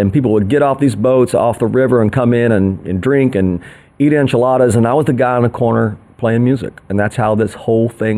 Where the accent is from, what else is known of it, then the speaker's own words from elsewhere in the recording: Knoxville, Tennessee, United States; You know, you're growing up as a kid in East Tennessee